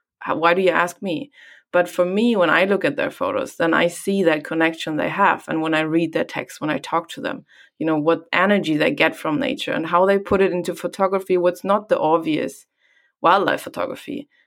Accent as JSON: {"language": "English", "region": "Hamburg", "country": "Germany", "second_language": "English", "moved": "yes", "said": "I come from Germany, and back there, in Hamburg, and there was not exactly much nature around."}